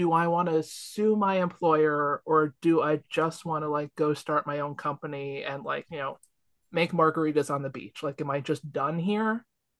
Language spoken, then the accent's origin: English; New Jersey, United States; We're from Jersey. Come on.